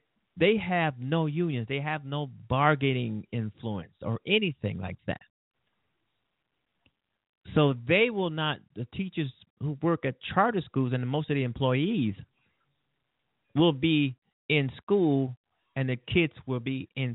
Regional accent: Chicago, Illinois, United States; it's almost embarrassing to say that I'm from Chicago. But I'm not going to be embarrassed, because I love this city.

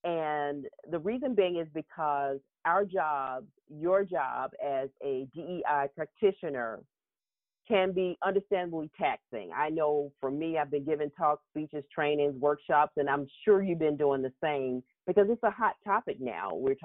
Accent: the South, United States; Growing up in the South, I saw that displayed a lot.

